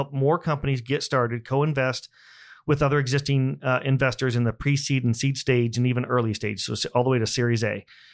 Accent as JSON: {"language": "English", "town": "Buck Creek", "region": "Indiana", "country": "United States", "tie": "born or raised there", "said": "So I grew up in Indiana on a small farm about an hour north of here. So ag is near and dear to my heart."}